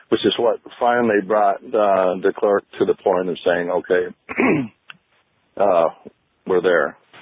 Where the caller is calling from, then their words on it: Oregon, United States; I'm calling from Oregon.